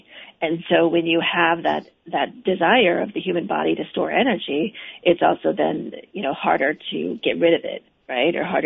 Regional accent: Iowa, United States; So I grew up in Iowa, and around about that time when I was in high school, we had something called Farm Aid

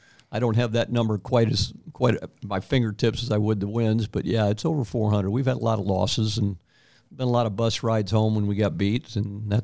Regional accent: Belleville, Illinois, United States; I grew up in Belleville

